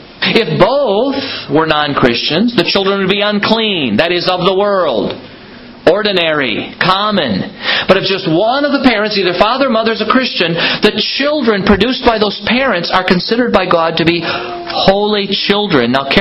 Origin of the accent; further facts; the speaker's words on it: United States; I'm an American, so I don't always know quite how things work in Canada.